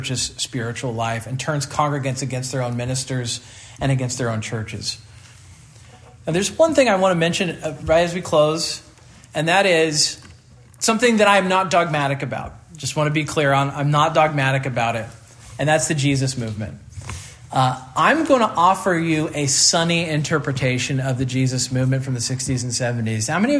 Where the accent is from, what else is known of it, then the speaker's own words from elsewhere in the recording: Kansas, United States; So I grew up in Kansas. I didn't grow up in California.